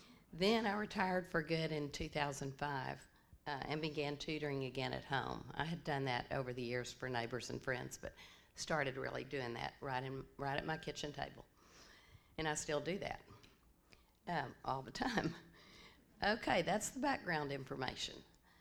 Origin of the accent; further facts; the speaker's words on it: Corpus Christi, Texas, United States; I'm a lifelong Presbyterian. I grew up in Corpus Christi, attended University of Texas.